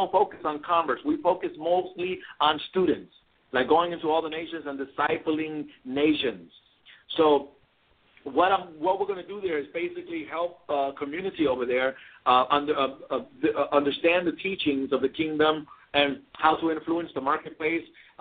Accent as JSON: {"language": "English", "country": "United States", "said": "So, you know, of course, I told them I was from America."}